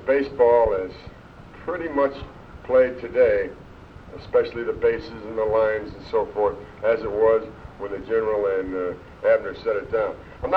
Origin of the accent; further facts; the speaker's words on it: St. Louis, Missouri, United States; I was born and raised here in St. Louis. I attended CBC High School.